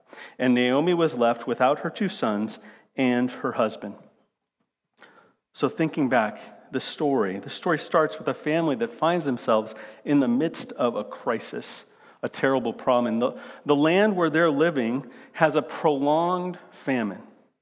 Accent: Phoenix, Arizona, United States; I grew up in Phoenix, Arizona. Right near the border, and we had a steady stream of people who were just like this in Arizona.

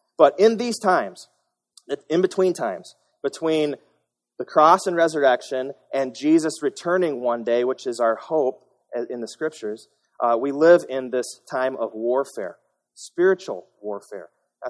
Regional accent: Iowa, United States; Now, don't hold it against me, but I grew up in Iowa

